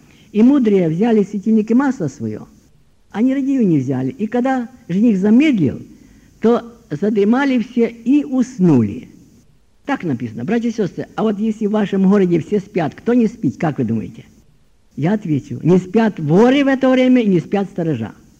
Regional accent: Ukraine; я сам с Украины

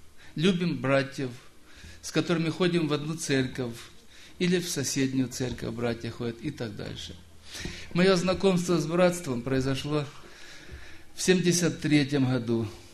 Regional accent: Timashevsk, Krasnodar Krai, Russia; я из Краснодарского края, из города Тимашевска.

